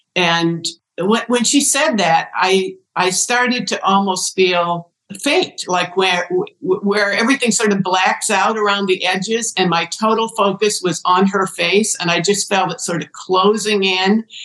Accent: Ohio, United States; And she said, you know, where did you grow up? And I said, Ohio.

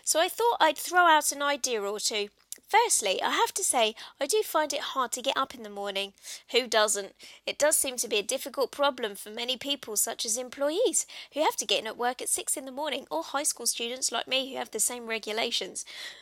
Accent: United States; but hey, I'm from the States.

